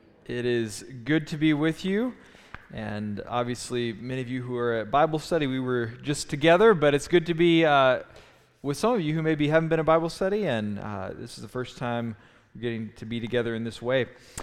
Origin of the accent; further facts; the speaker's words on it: Jackson, United States; also born or lived in Wheaton; When I was growing up in Jackson, we just drink tap water all the time, and pretty much the same thing in Wheaton.